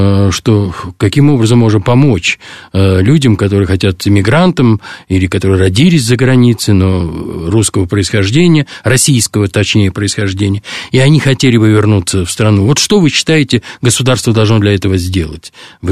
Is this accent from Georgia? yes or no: no; Bulgaria; я рос за границей, я рос в Болгарии в тот советский период. Так, отец у меня болгарин, мама русская, отец был болгарский военный.